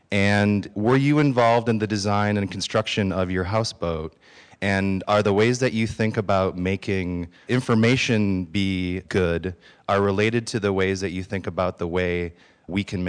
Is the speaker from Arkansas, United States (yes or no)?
no; Grand Rapids, Michigan, United States; I'm from Grand Rapids, Michigan.